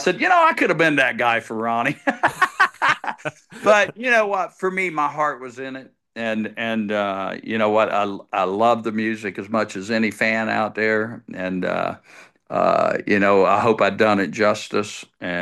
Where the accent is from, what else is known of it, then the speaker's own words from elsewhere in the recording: Florida, United States; I'm from Florida.